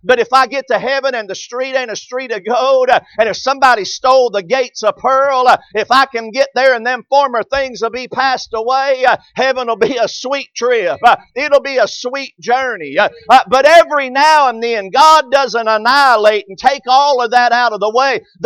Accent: Knoxville, Tennessee, United States; But when every time I come through Knoxville, my hometown, I see an exit.

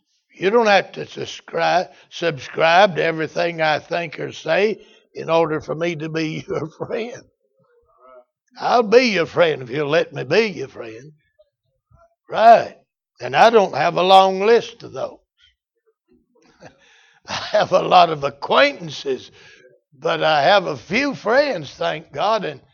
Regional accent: United States; I'm still an American, and I'm grateful to be an American.

